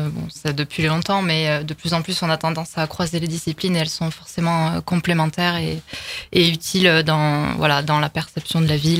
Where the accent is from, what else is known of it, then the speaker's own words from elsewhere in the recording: Nantes, Pays de la Loire, France; Oui, exactement. Donc, nous venons de Nantes.